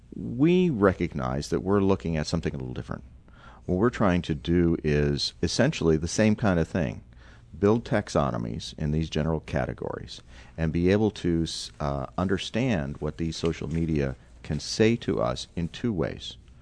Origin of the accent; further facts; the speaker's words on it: Illinois, United States; I grew up in Northern Illinois and watched the TV weather guy on Channel 2.